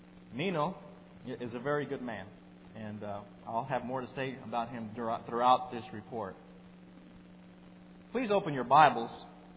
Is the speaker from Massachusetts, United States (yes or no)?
no; Houston, Texas, United States; also born or lived in Sinton; I'm originally from Texas, born in a little cotton town or cotton picking town called Sinton. I was raised in Houston with connections in other towns in Texas and also towns along the border and some in Mexico.